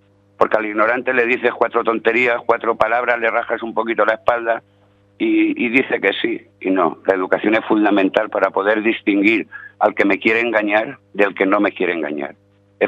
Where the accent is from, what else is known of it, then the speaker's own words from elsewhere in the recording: Valencia, Valencian Community, Spain; yo soy de Valencia